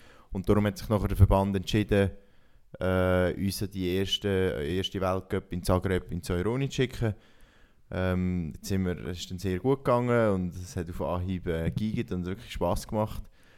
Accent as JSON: {"language": "German", "region": "Lucerne", "country": "Switzerland", "said": "ich bin eigentlich ein stolzer Luzerner oder Zentralschweizer."}